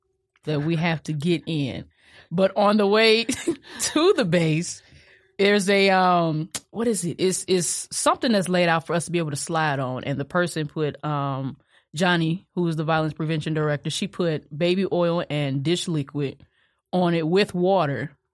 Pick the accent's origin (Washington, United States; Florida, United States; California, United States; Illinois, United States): Illinois, United States; Kankakee; I'm gonna tell you, like, growing up in Kankakee too, and I know a lot of people can attest to this, but once we were outside, we had to stay outside.